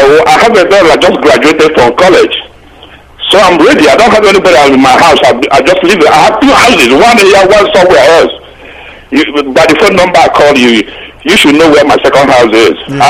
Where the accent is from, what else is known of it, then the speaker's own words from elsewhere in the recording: Akokwa, Imo, Nigeria; first language ig; moved away; I'm from Akokwa. Well, you know, I left Nigeria a long time ago by Igbo. I need to go back and start speaking Igbo. My Igbo is messed up now.